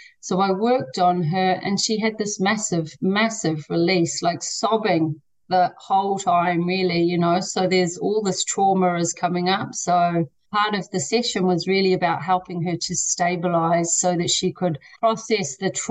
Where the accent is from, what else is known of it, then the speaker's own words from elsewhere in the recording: New Zealand; moved away as an adult; now in Ireland; I'm a Kiwi. I left there a long time ago when I was 18